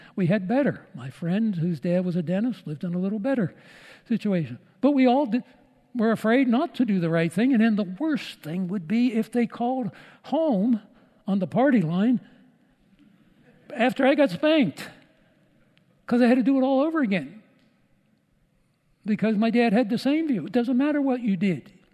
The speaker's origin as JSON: {"language": "English", "region": "Pennsylvania", "country": "United States", "tie": "born or raised there", "said": "I was raised outside of Pittsburgh"}